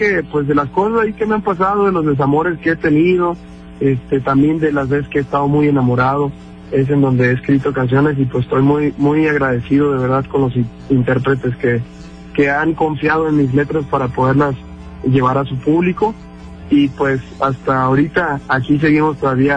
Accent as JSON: {"language": "Spanish", "town": "Coyuca", "region": "Guerrero", "country": "Mexico", "tie": "born or raised there", "said": "ahí de mi pueblo de Coyuca"}